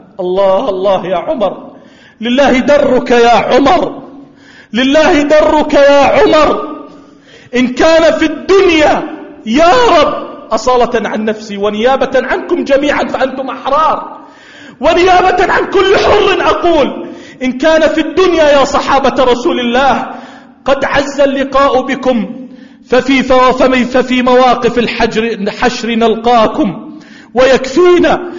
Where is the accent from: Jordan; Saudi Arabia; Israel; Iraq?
Jordan; اللهم اجعل بلدنا الأردن واحة للأمن والأمان